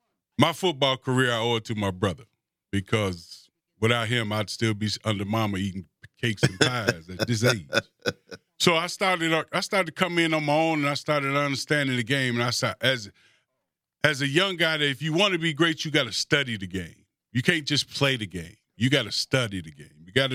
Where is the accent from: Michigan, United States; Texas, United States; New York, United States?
Michigan, United States; Detroit; also born or lived in Kansas; So I'm like, now I'm a dude from Detroit.